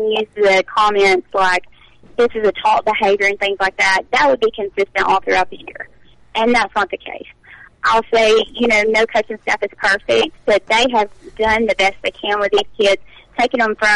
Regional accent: Addison, United States; I would like to say, you know, I'm from Addison, so I want Luke to do the best he can

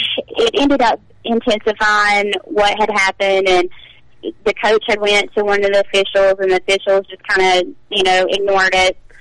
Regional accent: Addison, United States; I would like to say, you know, I'm from Addison, so I want Luke to do the best he can

